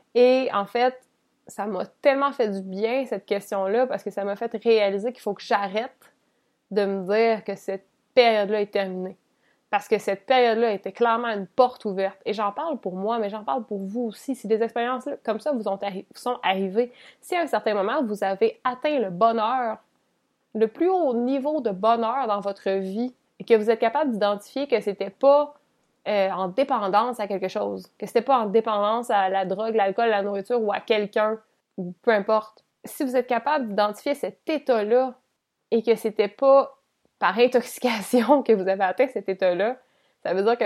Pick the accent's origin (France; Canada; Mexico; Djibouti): Canada; Côte-Saumont, Quebec; j'allais marcher jusqu'à la Côte-Saumont, qui est mon village natal, où mes parents habitent.